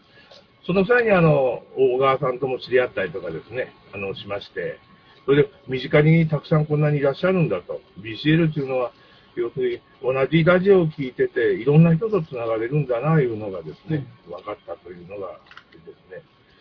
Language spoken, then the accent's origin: Japanese; Hiroshima, Japan; 広島の方でですね、私の地元の。